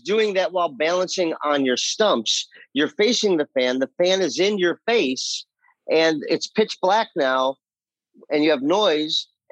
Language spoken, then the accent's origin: English; Cleveland, Ohio, United States; Like, I grew up in Cleveland, Ohio.